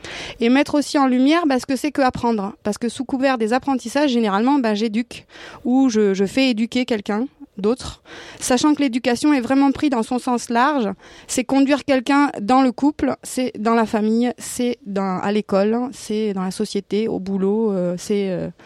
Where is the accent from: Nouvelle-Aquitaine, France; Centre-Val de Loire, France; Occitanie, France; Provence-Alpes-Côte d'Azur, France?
Occitanie, France; je viens de l'Aveyron et je viens pour passer 3 jours à la ZAD